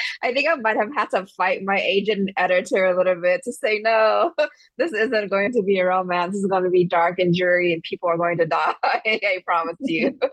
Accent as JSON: {"language": "English", "region": "Texas", "country": "United States", "tie": "born or raised there", "lives_now": "Hawaii, United States", "said": "I grew up in Texas, and I'm currently living in Hawaii"}